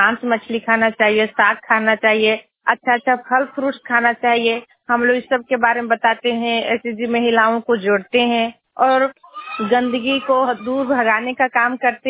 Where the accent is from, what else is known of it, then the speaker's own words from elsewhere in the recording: Nawadi, Jharkhand, India; मेरा घर नवाड़ी पोस्ट दुपचा जिला कोडरमा की रहने वाली हूँ।